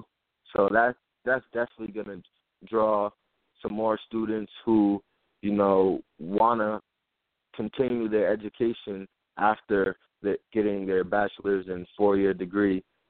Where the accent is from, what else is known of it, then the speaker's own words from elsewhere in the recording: East Coast, United States; Just because I'm from the East Coast, and I want it, you know, to be somewhere where I didn't have to deal with snow and blizzards